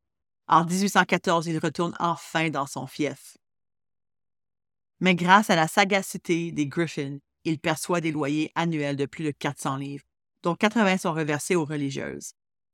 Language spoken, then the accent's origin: French; Montreal, Quebec, Canada; je suis née à Montréal et j'ai commencé ma vie à Rosemont, sur la rue de Lorimier, juste au sud du boulevard Rosemont. Mes deux grands-mères, mes oncles et mes tantes vivaient dans le quartier